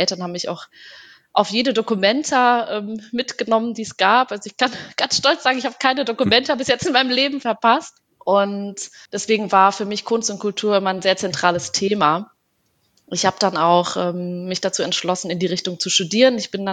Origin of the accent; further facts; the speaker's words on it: Hanau, Hesse, Germany; Und ich komme auch aus Hessen. Ich bin in Hanau aufgewachsen, bin in Frankfurt am Main geboren